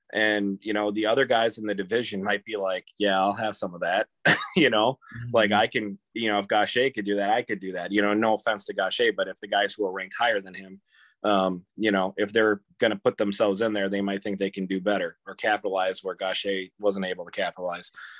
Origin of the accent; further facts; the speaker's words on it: Minnesota, United States; as a Minnesotan, I feel obligated to point out all of those judges from Illinois.